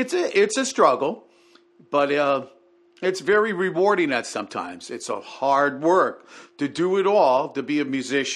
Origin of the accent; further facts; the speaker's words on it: New Haven, Connecticut, United States; Growing up in New Haven, you get all that. You get blues. You get rock and roll. You get Latin music.